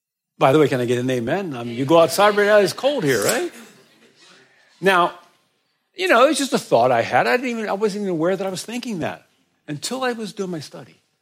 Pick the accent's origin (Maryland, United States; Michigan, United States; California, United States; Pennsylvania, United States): Maryland, United States; moved away; Now, I'm from Maryland, okay? I fled the East Coast in 84, okay?